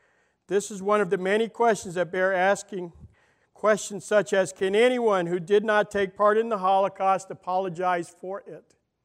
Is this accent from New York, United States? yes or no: yes; Brooklyn, New York, United States; I'm from Brooklyn, I don't speak very well.